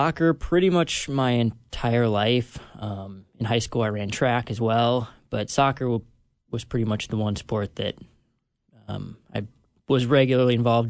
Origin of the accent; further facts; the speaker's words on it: Indiana, United States; also born or lived in Michigan; Well, I was born in Michigan and then moved to Indiana in about fifth grade. And that's where I basically grew up. Middle school and high school, and spent most of my life there.